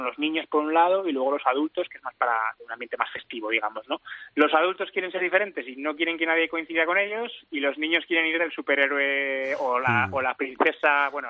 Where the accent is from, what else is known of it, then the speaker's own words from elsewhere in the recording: Aragon, Spain; Es un apellido navarro, aunque yo soy aragonés